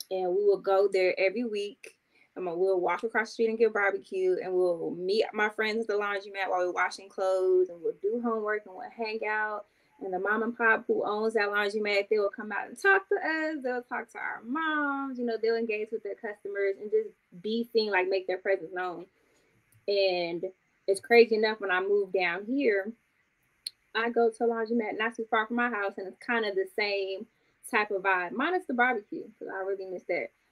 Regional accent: Chicago, Illinois, United States; So I'm from the east side part of Chicago. I grew up on the south side, but I'm east side through and through.

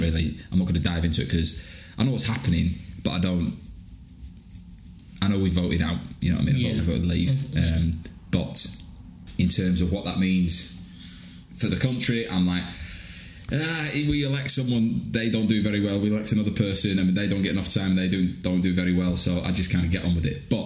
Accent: England, United Kingdom; I think in terms of that going abroad as a Brit, as much as we like to slag Americans, because as you say, we slag our country off

